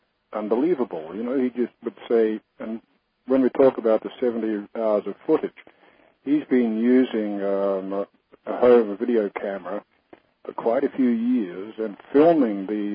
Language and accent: English; New Zealand; now in United States; I come from New Zealand, and I've seen them down there.